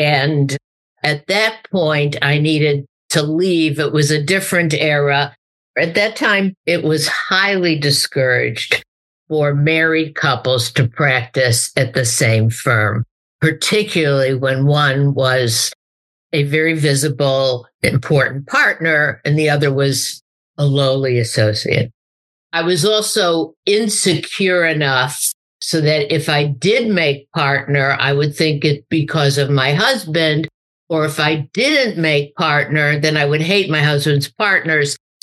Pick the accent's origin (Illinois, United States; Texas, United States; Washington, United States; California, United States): Illinois, United States; Chicago; I grew up in Chicago.